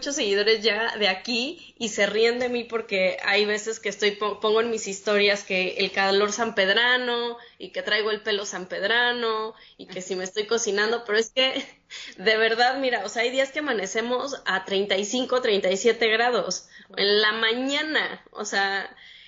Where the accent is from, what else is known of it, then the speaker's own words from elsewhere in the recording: Mexico City, Mexico; moved away as an adult; now in San Pedro Sula, Honduras; soy health coach y coach en cambio de hábitos. Tengo 2 años ahorita viviendo en Honduras, en San Pedro Sula. Soy de la Ciudad de México.